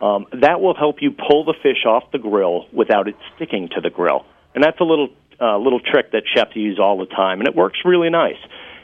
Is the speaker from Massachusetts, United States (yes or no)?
no; New York, United States; for those New Yorkers who don't know, and I'm from New York, so, you know, I'm not judging.